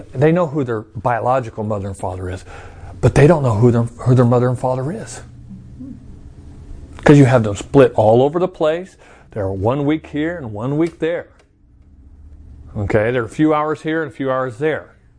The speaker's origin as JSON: {"language": "English", "town": "Chandler", "region": "Arizona", "country": "United States", "tie": "born or raised there", "said": "We grew up in Chandler in this little neighborhood and stuff"}